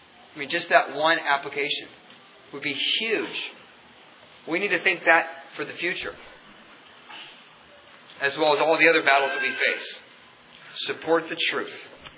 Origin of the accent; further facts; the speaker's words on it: United States; Yes, we're citizens of America. And I thank God for my citizenship as an American.